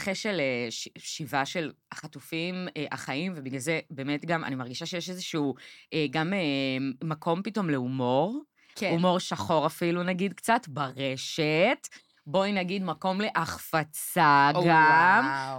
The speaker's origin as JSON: {"language": "Hebrew", "town": "Krayot", "region": "Haifa District", "country": "Israel", "said": "אני גם מהקריות, כאילו, אנחנו אומרים שמפו וריבה"}